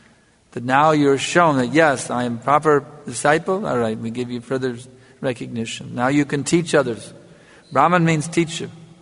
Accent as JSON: {"language": "English", "country": "United States", "tie": "born or raised there", "lives_now": "Fiji", "said": "I know when I grew up in America, they had a, for getting a driver's license, there is a preliminary license"}